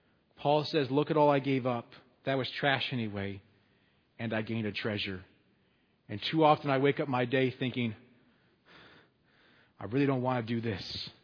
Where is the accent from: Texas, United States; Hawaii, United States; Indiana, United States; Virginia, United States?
Texas, United States; Tim Tebow came to my hometown in Texas.